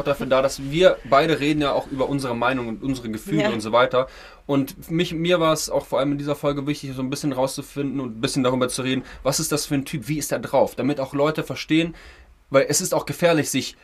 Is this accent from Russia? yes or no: yes; Russia; German is a second language; now in Germany; Ich komme ja auch aus Russland und lebe schon seit Ewigkeiten erst mal mit Jelzin und dann mit Putin